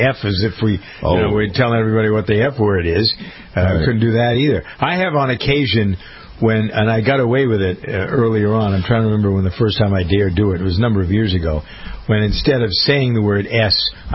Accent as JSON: {"language": "English", "region": "Massachusetts", "country": "United States", "tie": "born or raised there", "said": "In my hometown in Massachusetts, they shut down schools till Monday."}